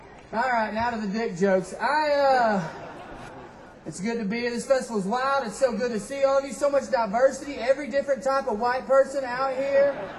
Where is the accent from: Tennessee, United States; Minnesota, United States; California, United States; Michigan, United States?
Tennessee, United States; Sunbright; So I'm from Appalachia. I'm from the heart of it. I'm from a little town called Sunbright. Yeah, we named it after the sun, I guess.